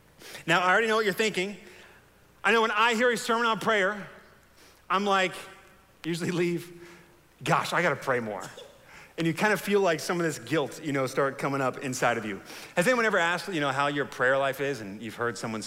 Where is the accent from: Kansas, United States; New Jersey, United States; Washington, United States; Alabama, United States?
New Jersey, United States; And we'd always go to the Jersey Shore growing up in New Jersey.